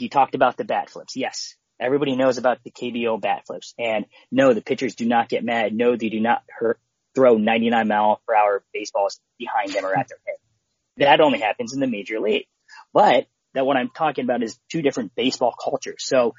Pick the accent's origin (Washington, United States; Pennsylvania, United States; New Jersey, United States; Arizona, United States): Pennsylvania, United States; Philadelphia; Like I grew up in Philly, you know